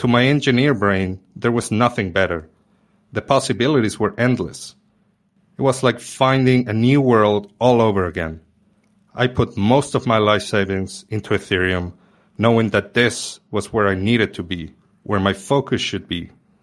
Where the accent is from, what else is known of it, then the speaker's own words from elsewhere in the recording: Argentina; Just 6 months after having moved back to my home country, the government instituted new capital controls.